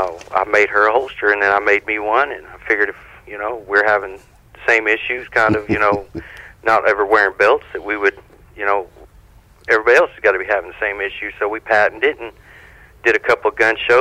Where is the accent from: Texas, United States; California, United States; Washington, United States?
Texas, United States; Abilene; We're from West Texas out here in Abilene.